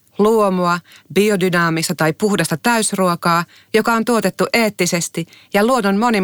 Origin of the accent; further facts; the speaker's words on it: Tampere, Pirkanmaa, Finland; now in Helsinki, Finland; syntymävuosi 1980. Olen näyttelijä, olen kotoisin Tampereelta, mutta nykyisin helsinkiläistynyt.